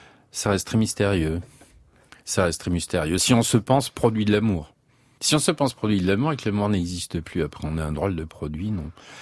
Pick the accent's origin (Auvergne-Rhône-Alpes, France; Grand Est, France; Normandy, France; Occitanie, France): Auvergne-Rhône-Alpes, France; accent: Auvergnat; j'ai l'accent auvergnat aussi